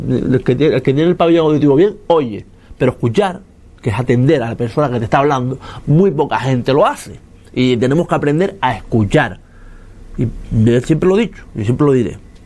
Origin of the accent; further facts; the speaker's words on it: Canary Islands, Spain; Yo soy de aquí, yo soy de España. Una cosa que yo soy español, o sea, canario, español, yo soy, primeramente soy español, porque evidentemente nací en España. Soy canario porque nací en Gran Canaria, pero yo me considero ciudadano del mundo